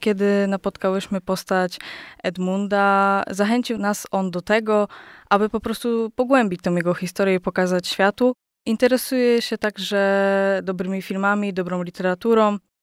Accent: Błaszki, Łódź Voivodeship, Poland; Pochodzę z Błaszek, także do szkoły mam dość daleko

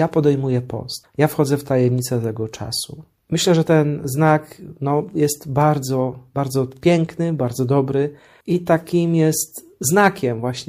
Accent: Wieruszów, Łódź Voivodeship, Poland; Ja się wychowywałem w Wieruszowie, to jest małe miasteczko

